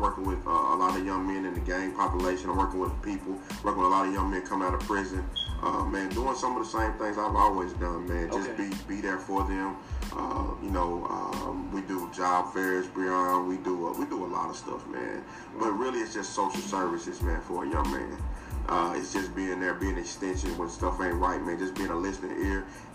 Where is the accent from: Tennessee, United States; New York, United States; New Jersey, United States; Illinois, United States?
Tennessee, United States; Knoxville; Okay, man, I'm from Knoxville, Tennessee. I came to UTC to play football.